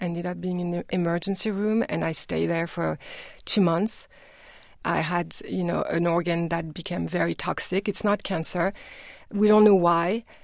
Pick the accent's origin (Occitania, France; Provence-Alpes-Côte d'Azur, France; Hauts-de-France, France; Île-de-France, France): Île-de-France, France; Paris; for me, growing up in Paris, I remember the first 2 7-inch I bought